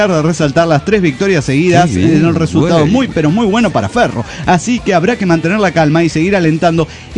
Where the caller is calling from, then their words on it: Guadalajara, Jalisco, Mexico; de Guadalajara, Jalisco, México.